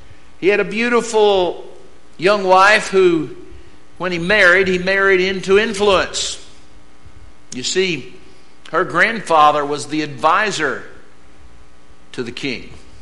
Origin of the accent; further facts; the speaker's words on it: Texas, United States; And I guess I'm just Texan enough and mean enough that I don't feel real bad when it happens.